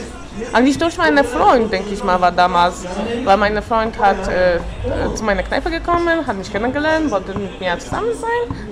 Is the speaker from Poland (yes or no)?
yes; Lesser Poland, Poland; German is a second language; now in Wuppertal, Germany; ich komme aus Polen, aus kleinem Dorf neben Krakau, so 100 Kilometer von Krakau. Ich habe fast 28 Jahre alt. Ich arbeite bei Aldi hier in Wuppertal.